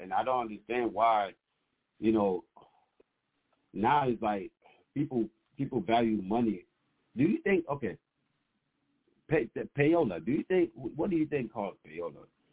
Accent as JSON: {"language": "English", "town": "Chicago", "region": "Illinois", "country": "United States", "tie": "born or raised there", "said": "growing up in Chicago is already hard enough, bro."}